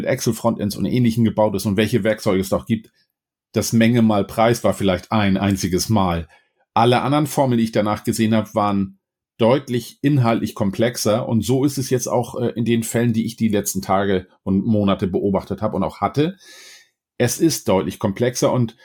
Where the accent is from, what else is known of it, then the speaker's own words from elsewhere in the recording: Hamburg, Germany; als Hamburger